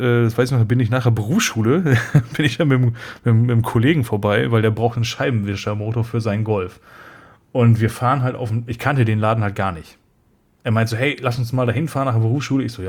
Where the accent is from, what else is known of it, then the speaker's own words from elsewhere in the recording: North Rhine-Westphalia, Germany; ich komme ja auch aus NRW, so ursprünglich